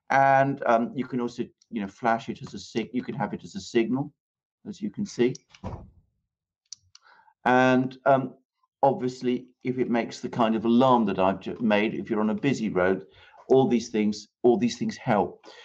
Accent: United Kingdom; is what we tend to say still in Britain, because obviously I'm British

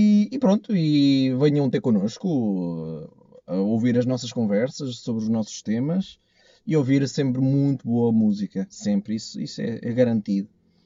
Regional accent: Coimbra, Portugal; eu sou de Coimbra e nasci lá, não é? Mas, não, mas passei lá muito tempo

